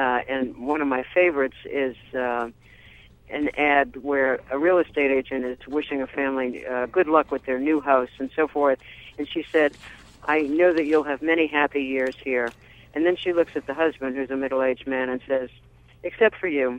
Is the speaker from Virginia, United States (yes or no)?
no; Massachusetts, United States; I'm from Massachusetts, so I can always quote Tip O'Neill